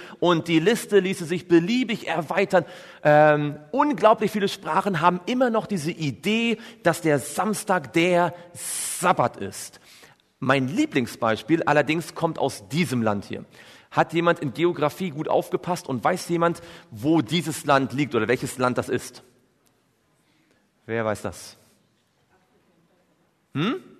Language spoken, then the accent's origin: German; Germany; Nun, ich komme aus Deutschland und da kann das ein bisschen schwierig sein.